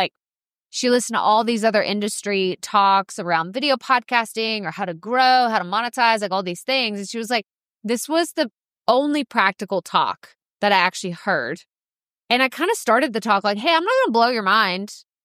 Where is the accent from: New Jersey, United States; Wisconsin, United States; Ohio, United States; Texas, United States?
Texas, United States; And in all my years of being a Texan, I've actually never stayed at the Gaylord in Grapevine, which is super nice.